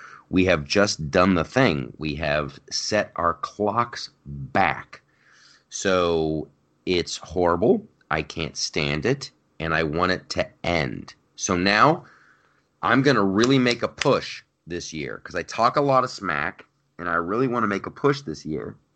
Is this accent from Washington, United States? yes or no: no; Ohio, United States; Growing up in Ohio, and just gray, cold, wet, gray, just so.